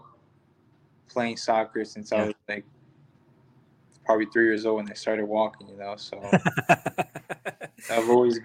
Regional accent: New York, United States; And I did my freshman year back in New York in my hometown.

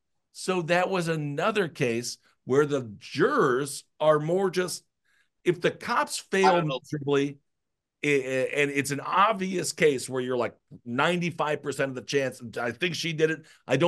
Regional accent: Stevens Point, Wisconsin, United States; I grew up in Stevens Point, Wisconsin. It's a town of 25,000 people.

